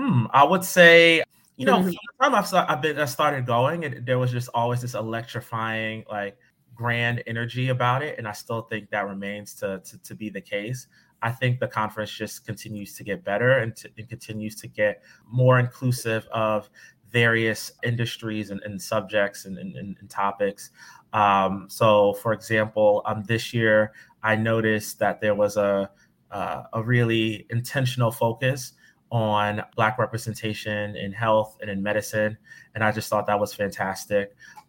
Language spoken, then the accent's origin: English; Vineland, New Jersey, United States; also born or lived in Camden; I was born in Camden, New Jersey, was raised in between there in a town called Vineland.